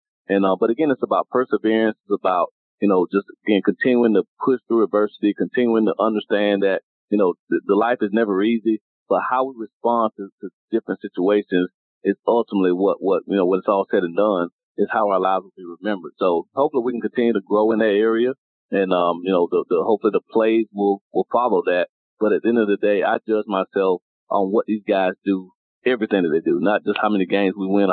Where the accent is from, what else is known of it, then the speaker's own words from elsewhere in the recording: Quincy, Florida, United States; No, I'm from Quincy, because I think it's important that young kids in Quincy, Florida, you know, a small town of, you know, 7,000-8,000 people, understand that you can be successful coming out of one of the most impoverished places in the state of Florida